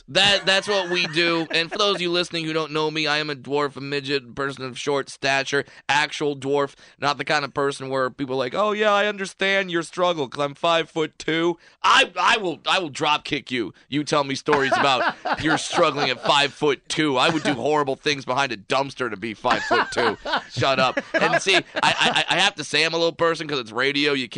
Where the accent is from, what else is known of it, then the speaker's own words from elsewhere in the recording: Los Angeles, California, United States; You see, I'm from Los Angeles, where where if you throw a carb in the middle of a grocery store, people scatter like it's a live grenade.